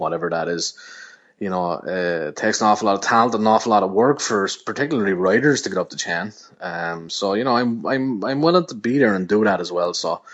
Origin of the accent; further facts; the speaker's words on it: Wexford, Leinster, Ireland; I'm 36 years old. I have my own family. I have my own life. I'm, you know, a supposed man in the world. I giggled like a schoolgirl from my hometown in Wexford